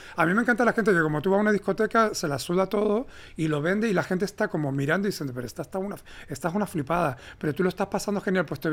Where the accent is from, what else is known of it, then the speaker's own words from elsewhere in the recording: Canary Islands, Spain; Y yo como español canario termino trabajando